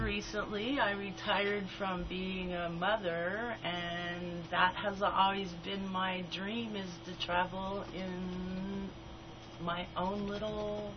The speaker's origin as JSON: {"language": "English", "town": "Santa Cruz", "region": "California", "country": "United States", "tie": "born or raised there", "said": "And I was raised here in Santa Cruz for 26 years"}